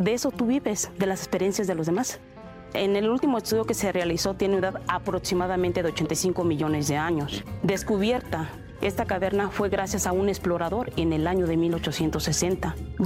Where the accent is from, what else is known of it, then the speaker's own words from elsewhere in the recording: Mexico; Soy nativa de aquí